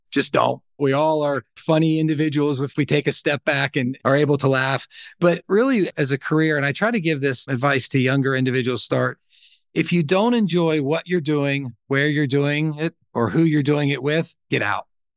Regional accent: Florida, United States; I grew up on the Gulf Coast of Florida, so I used to love the saltwater fish, and now I live close to the mountains of North Carolina

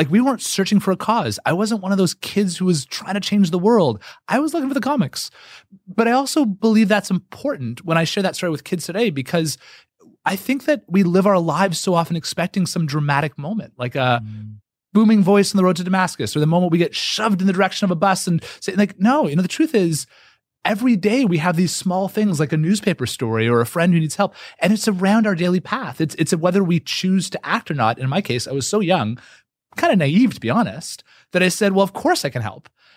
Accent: Canada; I'm Canadian.

